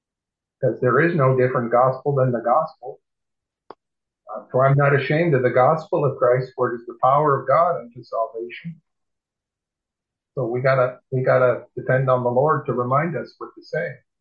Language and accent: English; the South, United States; accent: southern; pardon me, but I'll do a little bit of my southern accent.